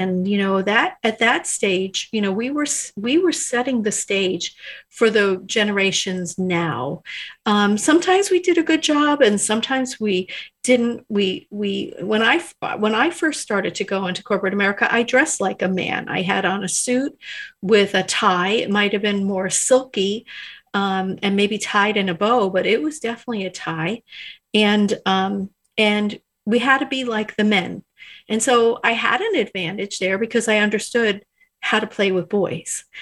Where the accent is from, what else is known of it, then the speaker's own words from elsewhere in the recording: New Jersey, United States; So obviously I grew up in New Jersey as a Jersey girl